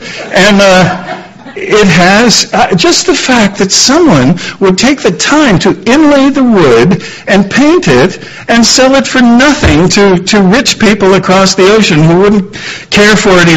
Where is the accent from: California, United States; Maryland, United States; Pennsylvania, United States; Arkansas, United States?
Pennsylvania, United States; New Castle; When I was little, growing up in Newcastle, Pennsylvania, across the border from Youngstown